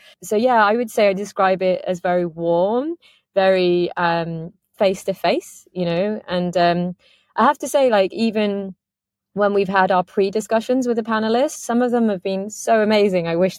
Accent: Pakistan; I'm a Pakistani woman

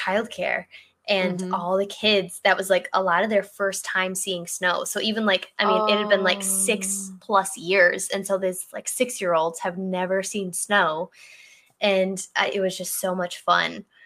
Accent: Michigan, United States; But it will never, because I grew up in Michigan, I don't think it will ever be normal.

